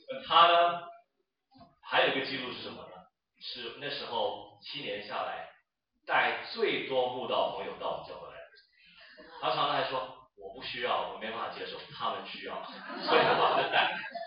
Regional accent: United States; 我们美国人很多人是有 religion

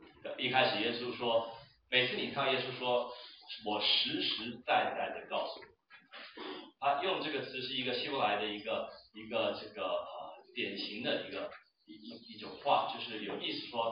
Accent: Taiwan; 然后我小时候在台湾发现很多时候很奇怪

